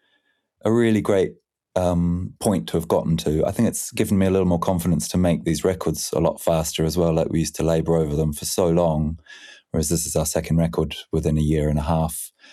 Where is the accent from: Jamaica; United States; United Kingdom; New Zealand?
New Zealand; when I was younger and growing up in New Zealand